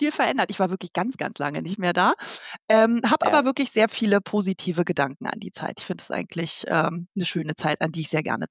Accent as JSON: {"language": "German", "region": "Berlin", "country": "Germany", "tie": "born or raised there", "said": "Also ich bin im Süden Berlins aufgewachsen. Das heißt, meine nördliche natürliche Grenze ist der Kudamm."}